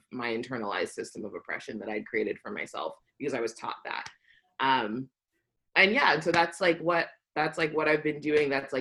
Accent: San Diego, California, United States; I grew up in San Diego. Like, my background is just that I grew up in San Diego, not seeing myself represented really anywhere.

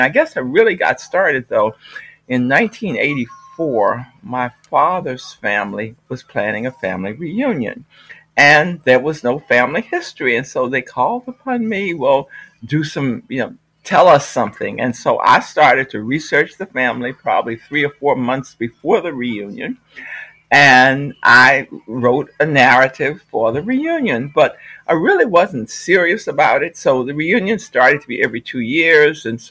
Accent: Virginia, United States; And so I grew up in Middlesex County, which is on Virginia's Middle Peninsula, and my whole family is they are right here. In fact, I have now in retirement moved back to Middlesex County.

